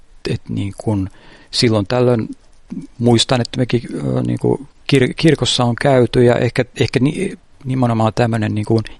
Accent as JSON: {"language": "Finnish", "town": "Padasjoki", "region": "Päijät-Häme", "country": "Finland", "tie": "born or raised there", "also_born_or_lived": "Riihimäki / Lahti", "said": "mä oon pienenä asuttiin perheen kanssa Riihimäellä Lahdessa, mutta suurin osa lapsuudesta on viettänyt Padassuolla, että sieltä niin kuin vanhemmat on kotoisin."}